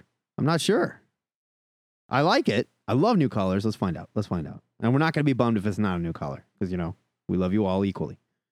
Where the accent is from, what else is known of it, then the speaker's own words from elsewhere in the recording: Omaha, Nebraska, United States; also born or lived in Texas; I'm from Omaha.